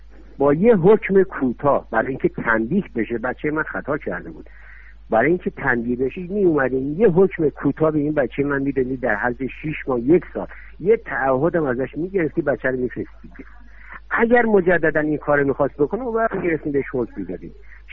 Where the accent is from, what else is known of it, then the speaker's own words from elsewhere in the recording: Iran; من با هیچ دنیایی عوض نمی کنم خاک این کشور منو، چون توش من بزرگ شدم